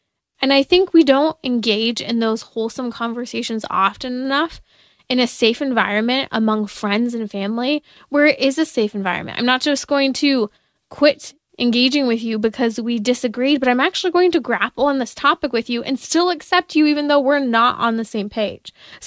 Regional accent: United States; especially as an American. Our country is not that old.

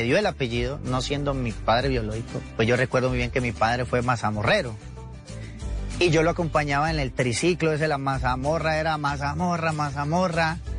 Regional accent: Cali, Valle del Cauca, Colombia; Yo nací en Terrón Colorado, viví ahí, vivimos en El Diamante, en Gira Castro, en el centro de Cali, en El Rodeo.

